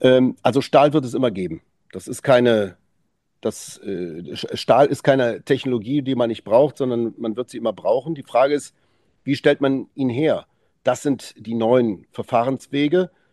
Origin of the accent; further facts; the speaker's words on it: Saarland, Germany; Als stolzer Saarländer